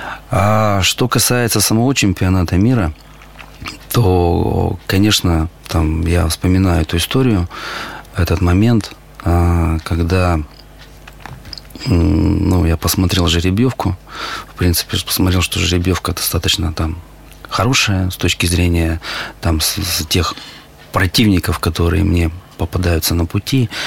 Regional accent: Perm, Perm Krai, Russia; тех ребят, которые приехали поддержать меня из моего родного города Перми

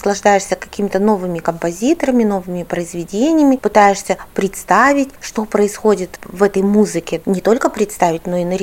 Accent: Perm, Perm Krai, Russia; Да, я пермячка, да.

